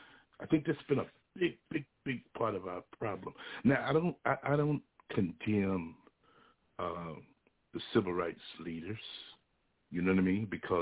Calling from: Little Rock, Arkansas, United States; from Little Rock, Arkansas.

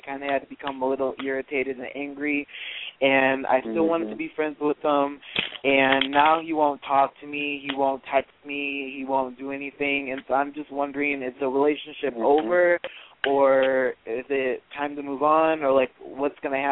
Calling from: Michigan, United States; Hi. I'm calling from Michigan.

